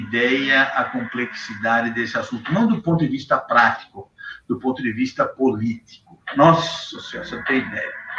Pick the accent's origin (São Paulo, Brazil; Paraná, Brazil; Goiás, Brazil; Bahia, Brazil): São Paulo, Brazil; Jundiaí; eu sou nascido e criado em Jundiaí, sou do interior, né?